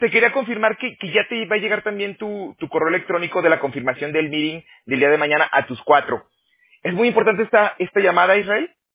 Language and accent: Spanish; Aguascalientes, Mexico; yo de fíjese que de Aguascalientes sí es normal ir a Colima, a Manzanillo, por allá, pues son las playas que quedan cerca.